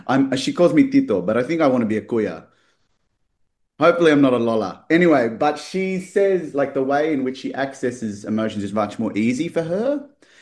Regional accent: Philippines; when you're on stage or in front of a camera as a Filipino

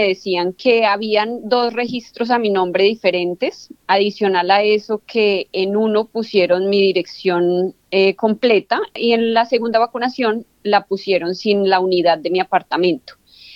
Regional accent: Colombia; Realmente nos hemos como unido mucho en el grupo de colombianos.

